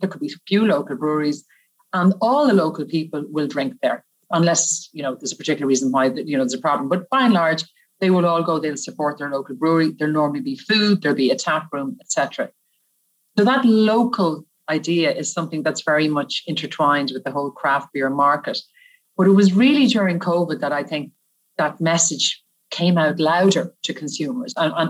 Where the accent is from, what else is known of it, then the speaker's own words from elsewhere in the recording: Malahide, Leinster, Ireland; we are all Northsiders. So I'm from Malahide and born and reared.